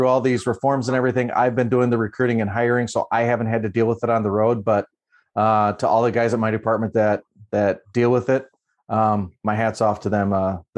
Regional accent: Wisconsin, United States; moved away as an adult; All right. Well, born and raised in Wisconsin.

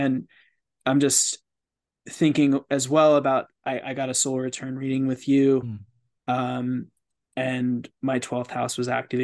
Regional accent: New York, United States; because I did move far away from where I was back to where I grew up in New York.

